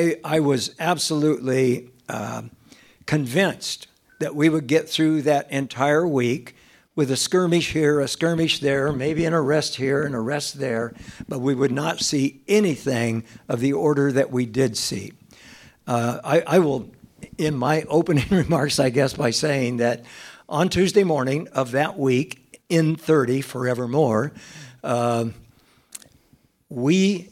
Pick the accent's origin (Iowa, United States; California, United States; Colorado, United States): California, United States; San Diego; I was raised in San Diego, spent the first 28 years of my 34-year cop career in the San Diego Police Department.